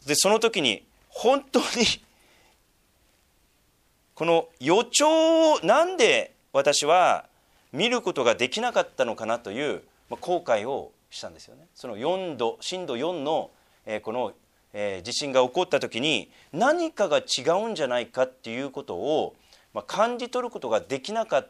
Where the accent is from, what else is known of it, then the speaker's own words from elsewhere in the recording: Sendai, Miyagi, Japan; で私は宮城県仙台市出身です